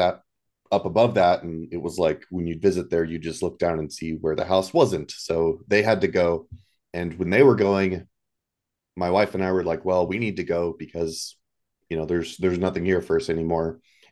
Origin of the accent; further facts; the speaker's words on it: Germany; now in United States; I grew up in Germany. My parents were in the military, so I'm used to kind of being moved